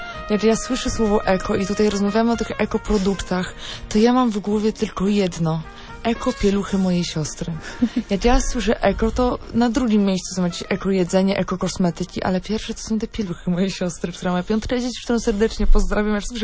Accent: Wrząca Wielka, Greater Poland Voivodeship, Poland; A pochodzę z Wrzącej Wielkiej, którą serdecznie pozdrawiam.

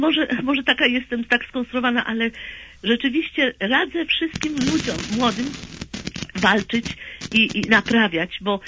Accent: Warsaw, Masovian Voivodeship, Poland; jestem z Warszawy

